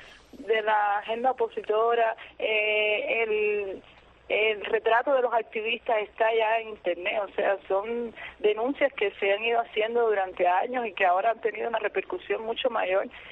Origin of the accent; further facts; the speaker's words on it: Cuba; somos cubanos